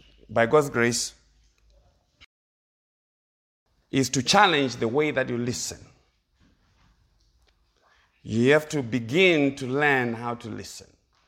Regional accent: Zimbabwe; now in United States; I'm from Zimbabwe, but I am also from the US of A.

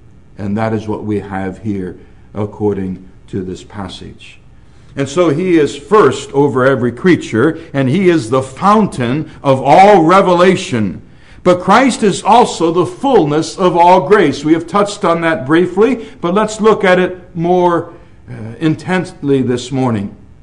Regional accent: Michigan, United States; born there; I wasn't adopted. I was born in Michigan, and I have a father.

